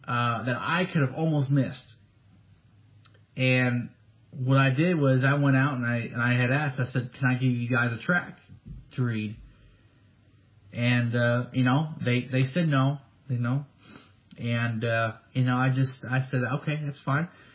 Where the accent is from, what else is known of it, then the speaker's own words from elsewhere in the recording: Chicago, Illinois, United States; someone who comes from Chicago, from the land of Lincoln, Illinois. Okay, that's where I was born. I was born in Illinois.